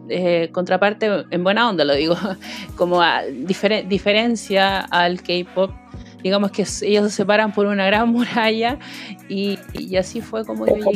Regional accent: Chile; yo soy chilena, tengo 30 años, soy diseñador gráfico y además de eso productor de eventos.

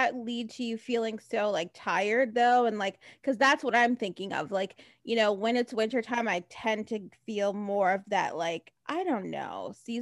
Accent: New Jersey, United States; also born or lived in Florida / Boston / Maryland / Washington DC; I am originally from New Jersey.

